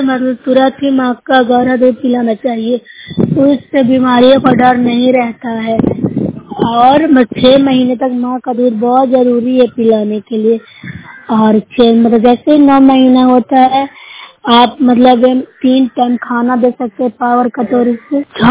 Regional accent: Bihar, India; मैं ब्लॉक से हूँ, जिला नालंदा की निवासी हूँ।

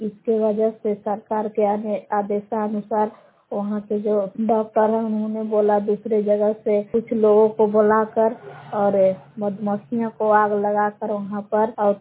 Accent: Belal, Bihar, India; ग्राम बेलाल जिला कैमूर भभुआ के निवासी हूँ।

